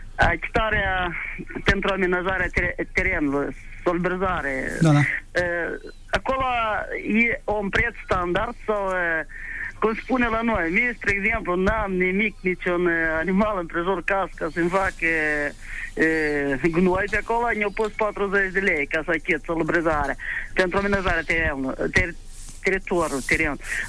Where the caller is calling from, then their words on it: Parcani, Moldova; din Parcani